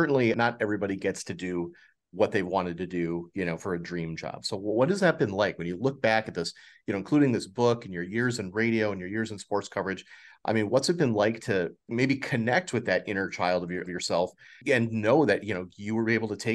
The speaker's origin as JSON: {"language": "English", "town": "Milwaukee", "region": "Wisconsin", "country": "United States", "tie": "born or raised there", "said": "I grew up in Milwaukee. So for me, it's Bob Uecker."}